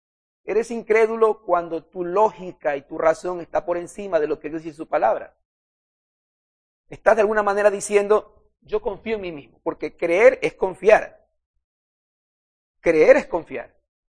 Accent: Guayaquil, Guayas, Ecuador; somos guayaquileños. No siquiera somos del primer mundo, por decir algo, amados hermanos.

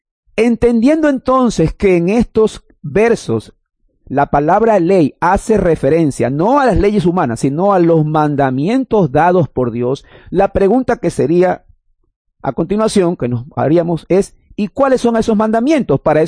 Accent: Ecuador; nosotros, por ejemplo, como ecuatorianos, tenemos un código de leyes

